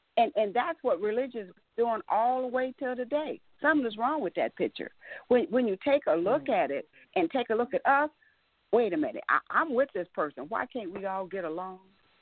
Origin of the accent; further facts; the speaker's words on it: Texas, United States; I'm from Texas.